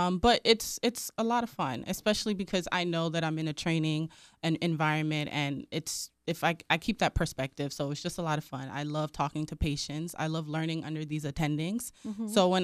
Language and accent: English; Irvington, New Jersey, United States; now in Yuma, United States; No, I'm born and raised in New Jersey.